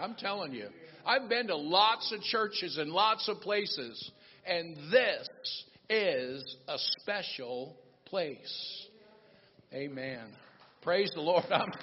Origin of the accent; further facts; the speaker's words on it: Virginia, United States; My experience of growing up in God in Virginia, that church there holds a very special place in my heart.